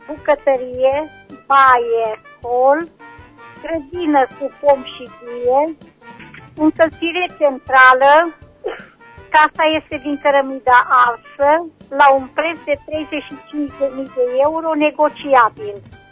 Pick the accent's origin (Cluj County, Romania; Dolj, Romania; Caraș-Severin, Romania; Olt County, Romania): Caraș-Severin, Romania; Reșița; din Reșița